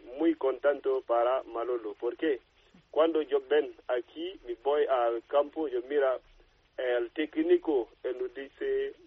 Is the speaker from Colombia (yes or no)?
no; Guinea; Spanish is a second language; now in Melilla, Spain; Guinea-Conakry.